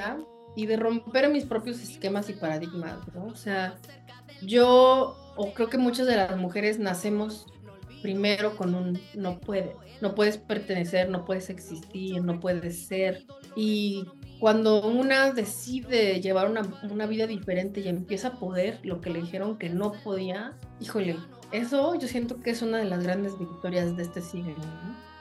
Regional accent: Puebla, Mexico; born there; yo nací en Puebla, en Mayorazgo, güey, así en un barrio de periferia del sur.

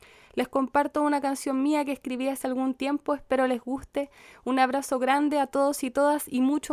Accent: Temuco, Araucanía, Chile; now in Michigan, United States; soy de Temuco, Chile, soy artesana y soy rapera. Actualmente vivo en el campo con mi familia en Michigan.

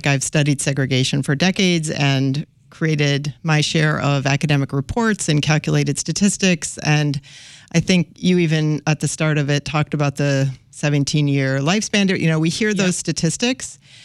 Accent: Brookings, South Dakota, United States; So I grew up in Brookings, South Dakota. The population was just under 14,000.

